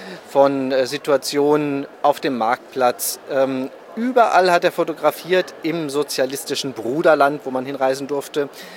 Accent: Berlin, Germany; ich bin gebürtiger Berliner, das können ja wenige von sich behaupten, die dort irgendwie leben.

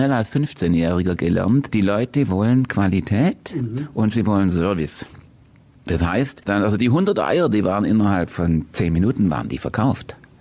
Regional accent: Ursenwang, Baden-Württemberg, Germany; Ich komme aus Ursenwang. Das ist ein Vorort von Göppingen.

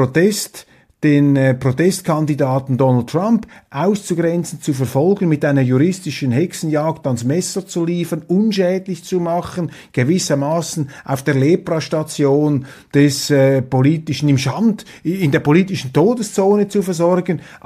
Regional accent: Switzerland; das beobachte ich als Schweizer mit wachsender Alarmiertheit.

